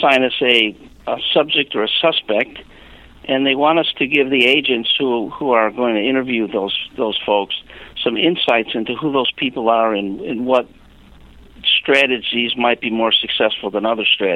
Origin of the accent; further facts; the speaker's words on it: Chicago, Illinois, United States; now in Los Angeles, United States; I lived 20 years in Los Angeles when I was in the FBI, and I grew up in Chicago.